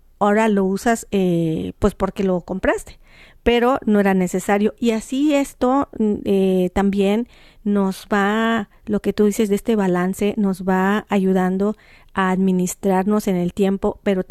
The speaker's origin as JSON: {"language": "Spanish", "country": "Mexico", "said": "como mexicanos, wow, es increíble."}